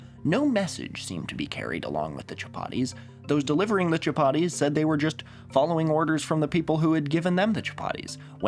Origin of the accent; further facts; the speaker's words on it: Oregon, United States; although growing up in Oregon, I remember getting a fair few chain letters with a mawkish pro-environment fable as well.